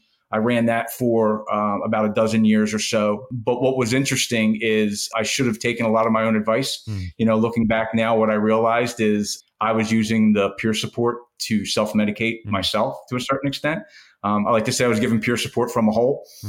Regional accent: Philadelphia, Pennsylvania, United States; So I grew up in the Philadelphia area. I wanted to, I come from a very hardworking blue collar family.

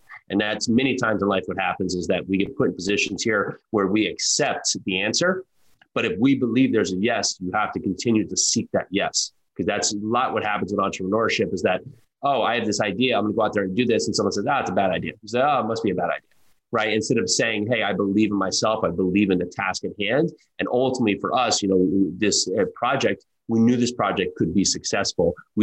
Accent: New Jersey, United States; I grew up in New Jersey. I'm now down here in Tennessee, just south of Nashville.

